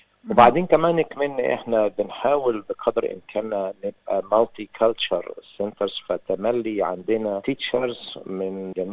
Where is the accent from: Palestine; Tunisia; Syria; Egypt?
Egypt; moved away as an adult; أنا جاي من مصر في سنة 91، يعني وصلت الكنتري هنا